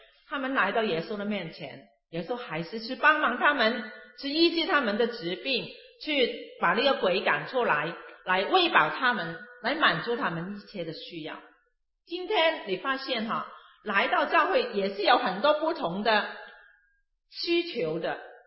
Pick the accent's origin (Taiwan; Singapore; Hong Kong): Hong Kong; born there; first language Cantonese; Chinese is a second language; 我就讲得乱七八糟，因为我是在香港出生的，那我就讲广东话哈